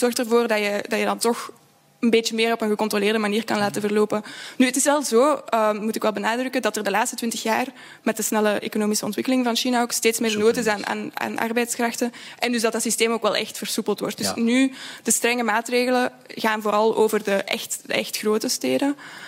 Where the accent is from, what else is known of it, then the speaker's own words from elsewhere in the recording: Leuven, Flemish Brabant, Belgium; Ik ben van Leuven.